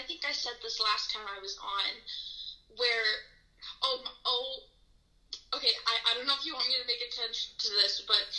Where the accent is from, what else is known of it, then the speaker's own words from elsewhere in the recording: Missouri, United States; I was quoting her, and also I'm a Midwest girl myself.